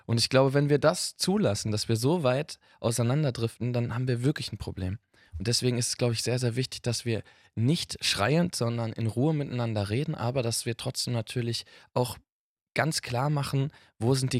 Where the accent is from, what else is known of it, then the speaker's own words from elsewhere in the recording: North Rhine-Westphalia, Germany; dieses Glück auf ist eben ein großes Heiligtum aus meiner Heimat NRW und aus dem Bergbau